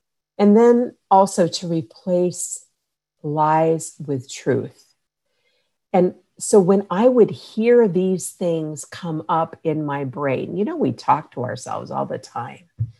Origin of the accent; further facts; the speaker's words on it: United States; I'm Native American.